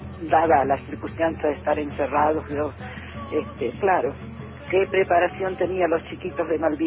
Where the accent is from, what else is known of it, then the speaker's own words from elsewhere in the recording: Rosario, Santa Fe, Argentina; Bueno, soy de acá de Rosario